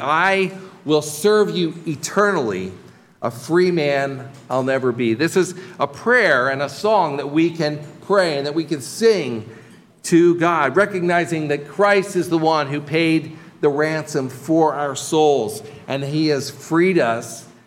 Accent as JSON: {"language": "English", "region": "New Jersey", "country": "United States", "tie": "born there", "said": "So, for instance, I was born in New Jersey."}